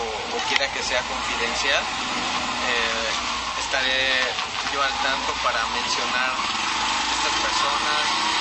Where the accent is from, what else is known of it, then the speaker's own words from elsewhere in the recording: Santa María Xadani, Oaxaca, Mexico; Soy el pintor oaxaqueño … pues quería comentarles que me encontraba en pueblo natal, en Santa María Xadani